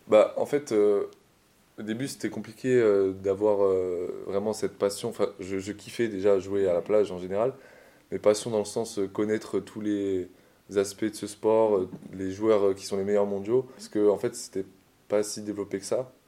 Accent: Martigues, Provence-Alpes-Côte d'Azur, France; je suis de Martigues, du coup, et de la Couronne plus précisément, où il y a une grande plage où tous les Marseillais viennent l'été

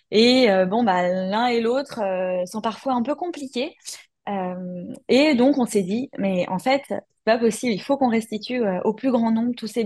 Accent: Paris, Île-de-France, France; moved away as an adult; je suis parisienne à l'origine, donc je vis loin de l'océan. J'ai grandi, j'ai étudié à Paris, donc une vraie parisienne.

